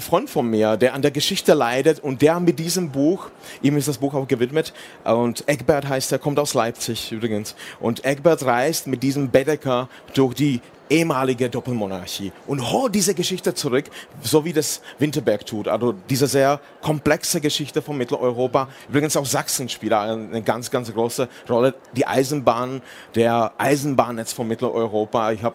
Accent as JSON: {"language": "German", "region": "Liberec Region", "country": "Czechia", "second_language": "German", "said": "Also Deutsch ist nicht meine Muttersprache. Ich bin Tscheche, aber trotzdem, ich komme aus dem Grenzgebiet, aus der Nähe von Liberec"}